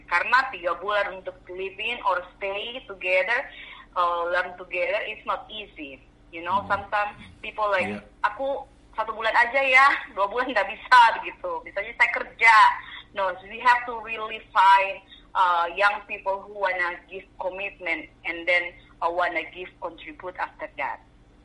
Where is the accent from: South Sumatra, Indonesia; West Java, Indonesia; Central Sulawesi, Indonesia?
Central Sulawesi, Indonesia; Poso; now in United States; Saya tinggal di Maryland. Saya dari Poso, Sulawesi Tengah.